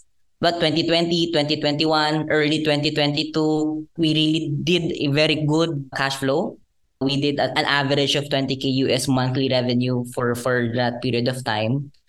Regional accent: Bicol Region, Philippines; I studied at Bicol University. So, I came from Bicol. So, a countryside builder.

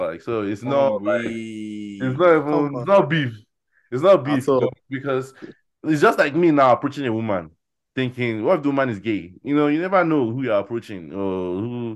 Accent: Dallas, Texas, United States; oh, yeah, man, I'm from Dallas, nice to meet you

